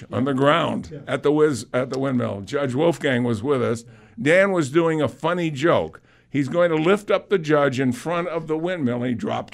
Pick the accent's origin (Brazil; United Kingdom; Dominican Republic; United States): United Kingdom; England; See, we're English. We just say Joan of Arc.